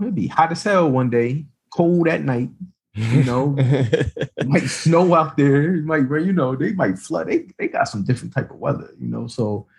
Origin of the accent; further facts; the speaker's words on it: United States; But I just, you know, as American black people, and, you know, shout out to my Haitians.